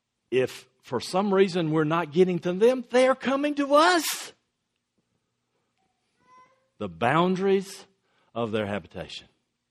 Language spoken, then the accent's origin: English; North Carolina, United States; I grew up outside of the University of North Carolina. Okay, just down the road from Duke University.